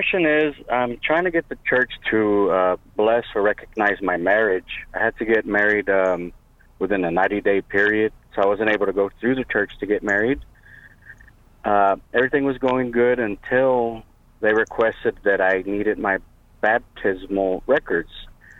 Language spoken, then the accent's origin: English; Corpus Christi, Texas, United States; No one seems to remember if it was in my hometown of Corpus Christi or in Houston.